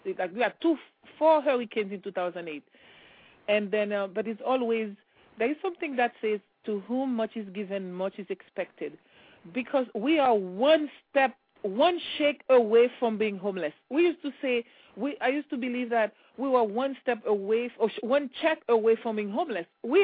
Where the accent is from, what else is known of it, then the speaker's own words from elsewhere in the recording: Haiti; now in San Diego, United States; I'm in beautiful sunny San Diego, and it's still morning. I was born and raised in Haiti. I'm from a humble background and never forgot where I came from